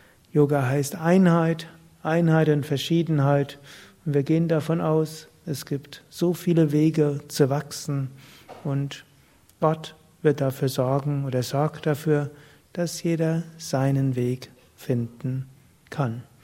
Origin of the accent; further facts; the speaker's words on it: Rhineland-Palatinate, Germany; Was kann ich denn in meiner Heimat irgendwie zeigen, was irgendwo spirituell ist? Hab ich geguckt, Kraftort Rheinhessen.